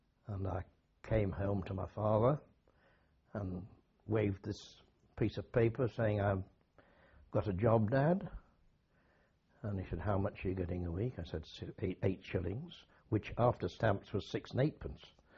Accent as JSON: {"language": "English", "town": "Hull", "region": "Yorkshire and the Humber", "country": "United Kingdom", "tie": "born or raised there", "said": "I was born in Hull"}